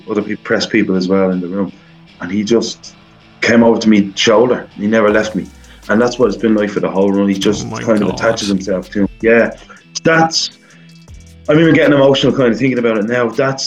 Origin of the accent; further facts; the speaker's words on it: Dublin, Leinster, Ireland; I'm from Drimna, Dublin 12. I am an actor and I do have a musical background.